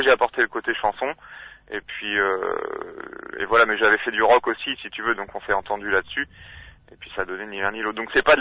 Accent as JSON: {"language": "French", "town": "Amiens", "region": "Hauts-de-France", "country": "France", "said": "Nous sommes d'Amiens. Ça se trouve dans la Picardie lointaine. Voilà, c'est la capitale de la Picardie, dans la Somme."}